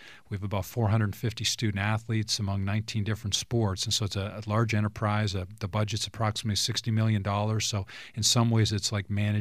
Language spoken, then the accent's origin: English; Canada; which was a dream of mine growing up in Canada.